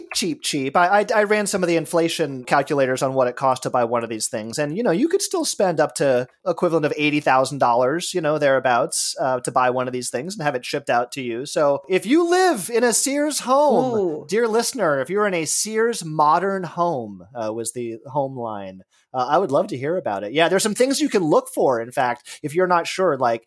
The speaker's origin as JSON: {"language": "English", "town": "Los Angeles", "region": "California", "country": "United States", "tie": "born or raised there", "said": "I grew up in Los Angeles, as you guys know, and my house, like a lot of houses down south, had terracotta floor tiles."}